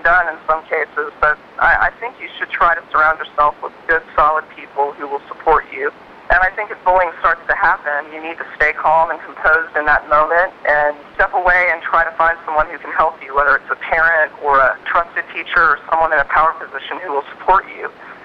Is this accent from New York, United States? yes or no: no; Houston, Texas, United States; I actually woke up in my hometown of Houston, Texas, and I was visiting my dad, so it was really special to be, you know, in the city where I was born and to be with my dad.